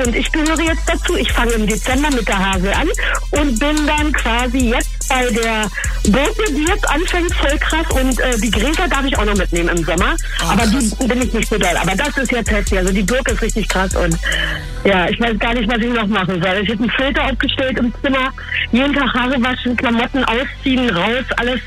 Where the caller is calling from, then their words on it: Britz, Berlin, Germany; und komme aus Britz. Hallo.